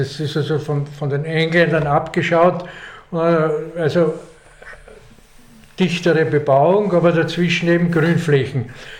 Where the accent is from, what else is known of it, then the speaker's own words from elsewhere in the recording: Graz, Styria, Austria; now in Vienna, Austria; Also die längste Zeit habe ich vorher in Graz verbracht, weil ich die ganze das Gymnasium in einem Internat gelebt habe. Meine Familie hat dann zunächst am Semmering und dann in Floridsdorf bzw. im zweiten Bezirk gewohnt